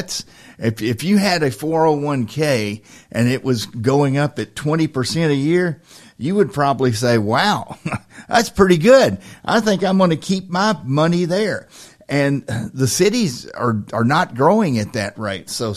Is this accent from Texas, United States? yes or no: no; Lawrenceburg, Tennessee, United States; that reminded me of a story from my hometown just down the road in Lawrenceburg, Tennessee, when I was growing up, and it's still there.